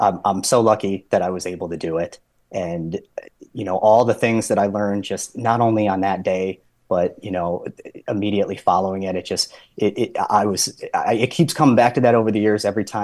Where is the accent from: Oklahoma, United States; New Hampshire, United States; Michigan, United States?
Michigan, United States; So, I originally from Michigan, have kind of lived all over the place.